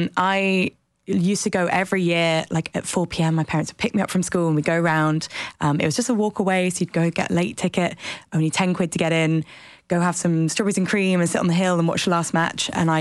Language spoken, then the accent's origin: English; Wimbledon, London, United Kingdom; So I grew up around Wimbledon